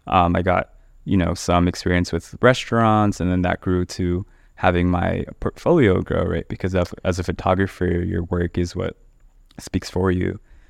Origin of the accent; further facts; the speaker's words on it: Los Angeles, California, United States; Like I'm from Southeast LA.